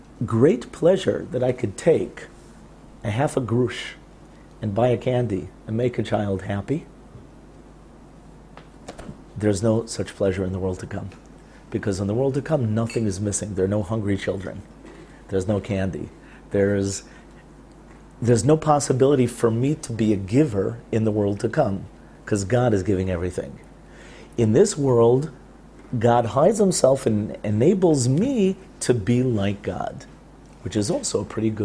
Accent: United States; Especially growing up in the 60s, especially growing up in America

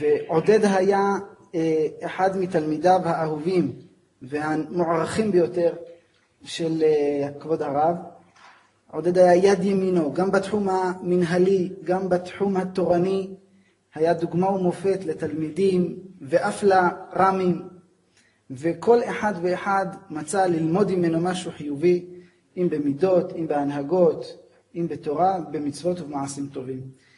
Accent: Tel Aviv, Tel Aviv District, Israel; גם אני נולדתי בהתנחלות, התנחלות אחת היפות בארץ, שכונה שנקראת רמת אביב, וגדלתי שם 25 שנים

